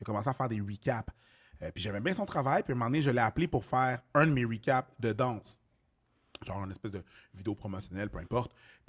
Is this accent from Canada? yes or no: yes; Montreal, Quebec, Canada; moi, je viens de Montréal, les alentours